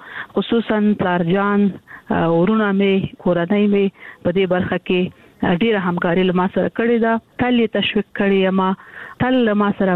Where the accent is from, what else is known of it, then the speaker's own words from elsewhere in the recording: Kandahar, Afghanistan; زه د کندهار یم، د کندهار د عمومي انالیسې کې مې زده کړې وکړې